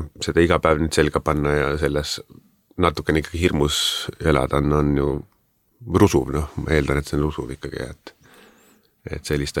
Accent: Saare County, Estonia; ma olen Saaremaalt.

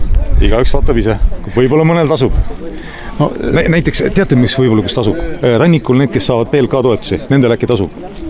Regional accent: Saare County, Estonia; ma olen siit pärit ja lihtsalt ilus koht on

